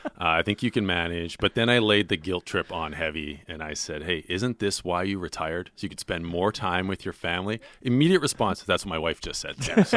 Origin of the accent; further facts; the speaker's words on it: Thunder Bay, Ontario, Canada; the World Nordic Ski Championships were in my hometown of Thunder Bay.